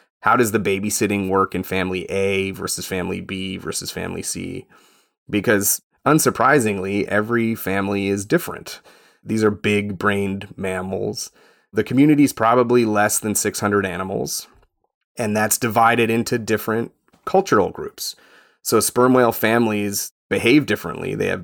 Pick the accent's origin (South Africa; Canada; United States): Canada; I am Canadian